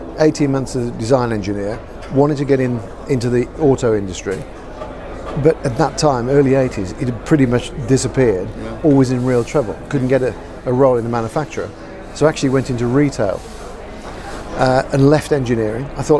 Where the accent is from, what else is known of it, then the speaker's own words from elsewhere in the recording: Midlands, United Kingdom; and I grew up around in the Midlands, so around me there was all the manufacturers you could think of.